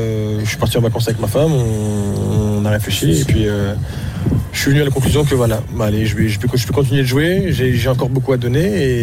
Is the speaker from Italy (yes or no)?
no; Charenton-le-Pont, Île-de-France, France; moi, déjà, je suis de Charenton. Donc, en fait, c'est le seul club pour lequel j'ai joué en jeune.